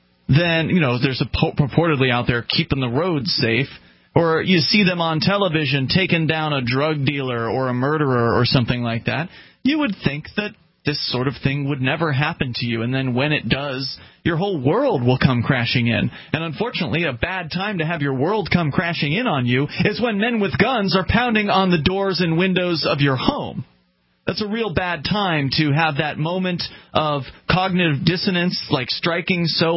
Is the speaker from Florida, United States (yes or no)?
yes; Sarasota, Florida, United States; Reading a disturbing story from Mark in my hometown of Sarasota, Florida